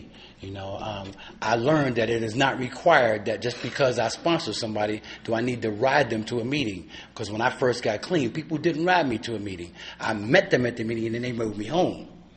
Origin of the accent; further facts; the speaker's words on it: New York, United States; Where I grew up at in Harlem, most guys don't live past 18, you know. I'm 55 years old, and I don't look it.